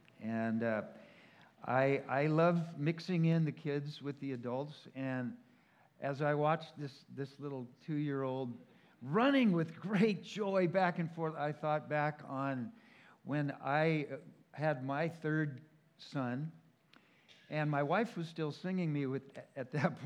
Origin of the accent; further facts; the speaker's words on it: Los Angeles, California, United States; moved away as an adult; now in Canada; By the way, I am from Los Angeles, and then I moved to Canada later in my life.